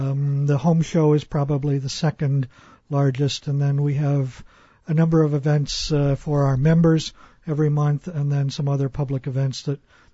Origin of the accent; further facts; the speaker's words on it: Ohio, United States; I grew up in northern Ohio. I've lived a bunch of places since then, but the part I grew up in Ohio was right along Lake Erie.